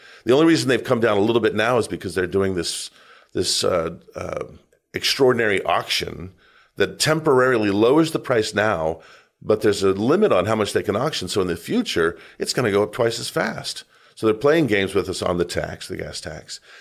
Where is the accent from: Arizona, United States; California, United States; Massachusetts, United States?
Arizona, United States; I grew up in Arizona, small town. We weren't rich.